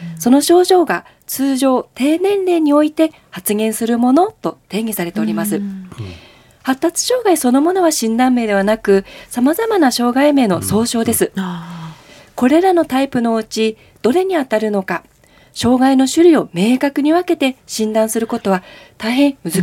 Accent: Aomori, Japan; 出身は青森市です。

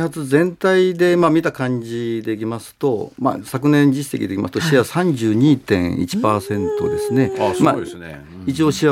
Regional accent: Akita, Japan; 私はですね、青森ではなくて、秋田でございます。

